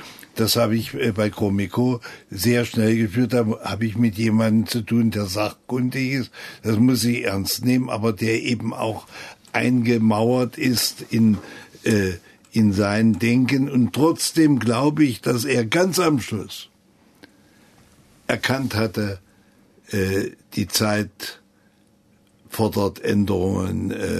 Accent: Halle, Saxony-Anhalt, Germany; Ich stamme aus Halle und will, dass diese Stadt wieder in einem Staat liegt

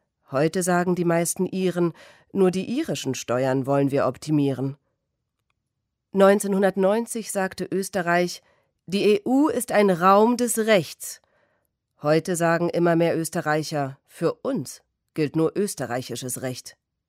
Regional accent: Switzerland; also born or lived in France / Germany; Ich bin Schweizerin, bin aber in Frankreich und Deutschland aufgewachsen.

